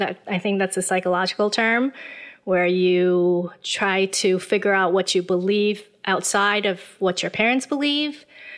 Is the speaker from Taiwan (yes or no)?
yes; Taiwan; also born or lived in United States; I was born and raised in Taiwan. I spent most of my life here. But I did go to America for college. I went to Wheaton College in Illinois.